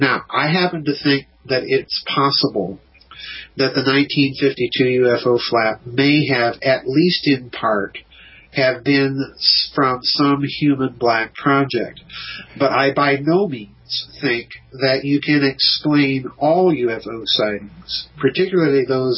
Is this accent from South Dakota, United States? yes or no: yes; South Dakota, United States; I grew up in South Dakota.